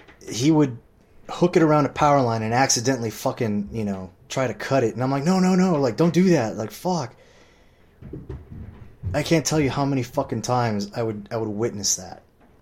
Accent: Huntington Beach, California, United States; And I'm like, dude, I grew up in Huntington Beach. This is my fucking town.

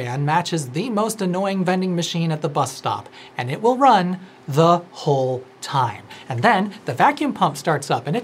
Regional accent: Midwest, United States; And yes, I am a Midwesterner and I look like this.

